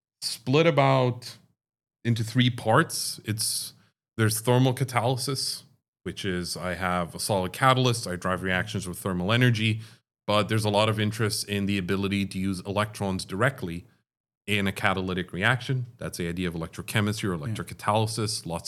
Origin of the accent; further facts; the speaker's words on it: Dubai, United Arab Emirates; I grew up in the Middle East in Dubai.